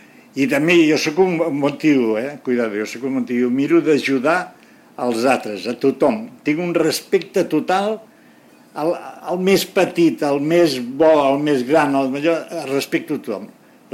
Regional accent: Catalonia, Spain; escolta, que no veus que sóc català

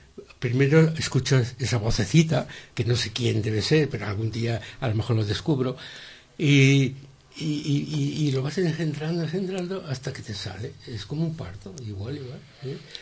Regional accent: Aragon, Spain; como aragonés, que soy un poco tozudo, ¿no? Como tenemos fama.

